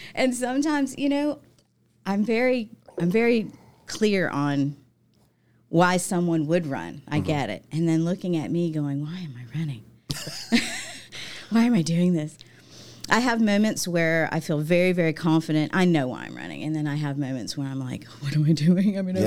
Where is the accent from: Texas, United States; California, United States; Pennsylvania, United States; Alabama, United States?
Alabama, United States; Mobile; I'm originally from Mobile. I've done Mardi Gras. I've ridden in the float.